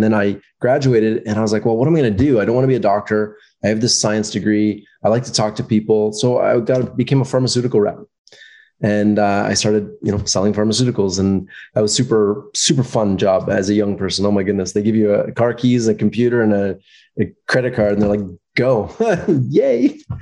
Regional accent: Toronto, Ontario, Canada; born there; I was born in Canada, third generation, actually, in Toronto.

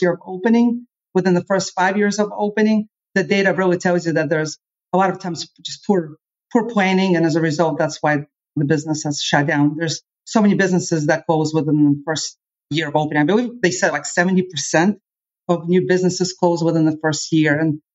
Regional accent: Louisville, Kentucky, United States; So originally, my family is from Russia. We got here when I was 10 years old. So I grew up pretty much in Louisville, in Kentucky.

